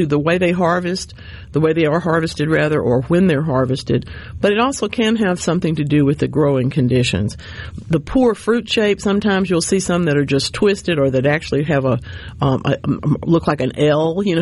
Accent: Louisiana, United States; I come from his part of the world, y'all. That's not. I'm from North Louisiana, just like he is.

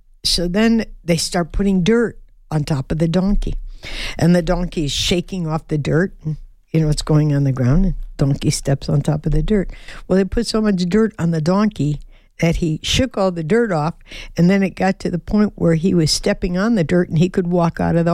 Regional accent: Detroit, Michigan, United States; because, you know, I'm from Motown.

